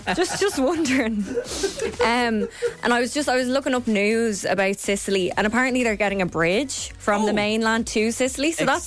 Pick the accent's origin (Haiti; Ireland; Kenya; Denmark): Ireland; just because I'm an Irish woman and it's just an Irish thing always Google the word sorry.